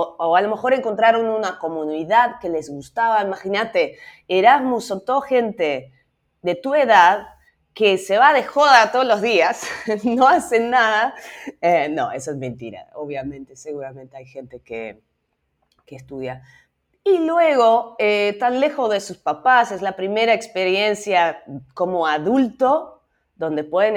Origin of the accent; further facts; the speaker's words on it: Netherlands; Spanish is a second language; moved away as an adult; also born or lived in Barcelona; Sí, nací en Holanda, viví ahí hasta los 23 más o menos, hace 14 años me fui. Fui a vivir en Barcelona, supuestamente un año para estudiar.